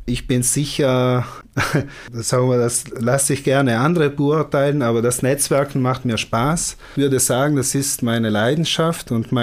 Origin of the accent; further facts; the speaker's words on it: Trentino-Alto Adige, Italy; Ich liebe meine Heimat, Südtirol.